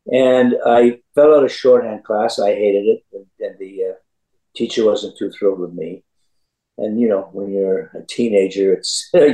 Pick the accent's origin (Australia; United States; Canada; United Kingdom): Canada; Ottawa, Ontario; born there; I was born in Ottawa, Canada.